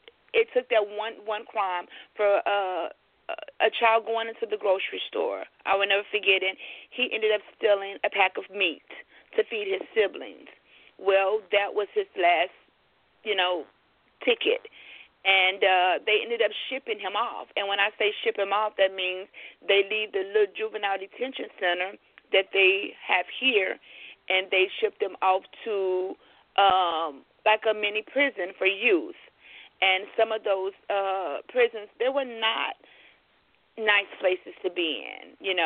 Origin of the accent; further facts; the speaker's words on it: Louisiana, United States; You know, we're from Louisiana this way, so always hot and humidity coming. Nothing but heat. … like you guys told the listening audience. I am 43 years old.